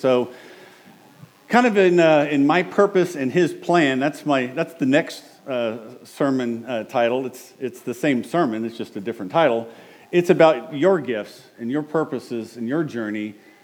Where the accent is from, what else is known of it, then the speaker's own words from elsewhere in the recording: Wichita, Kansas, United States; I grew up in Wichita, Kansas, Central Christian Church right downtown was the church I grew up in.